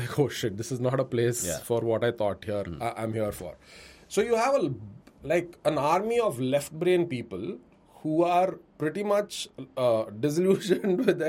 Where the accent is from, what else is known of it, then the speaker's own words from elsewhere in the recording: Bengaluru, Karnataka, India; So I'm basically from Bangalore, born, brought up there.